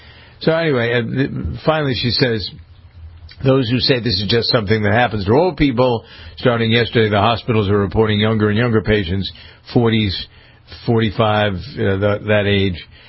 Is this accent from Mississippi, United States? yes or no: no; Framingham, Massachusetts, United States; born or raised there